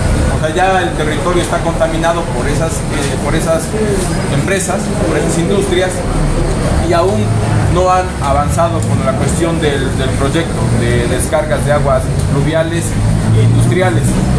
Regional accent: Santa María Zacatepec, Puebla, Mexico; yo soy de Santa María, Zacatepec, en el municipio de Juan Sabonilla.

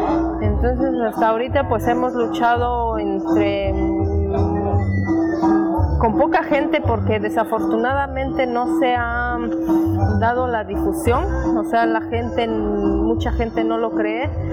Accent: San Lorenzo Huitzizilapan, State of Mexico, Mexico; Vengo de San Lorenzo Huitzilapa

